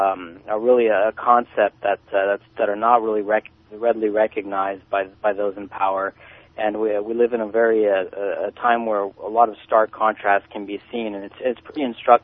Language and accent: English; California, United States; I grew up in Orange County, which is an adjacent county just to the south of Los Angeles County.